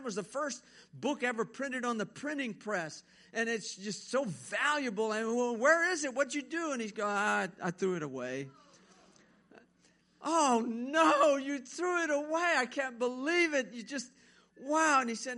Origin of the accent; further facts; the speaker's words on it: Baie Lafourche, Louisiana, United States; moved away as an adult; I came from Baie Lafourche, South Lafourche, and I couldn't get away fast enough when I graduated high school. I wanted to get away because everybody there was dumb, and, you know, it was just so backwoodsy, backwater, you know, just podunk.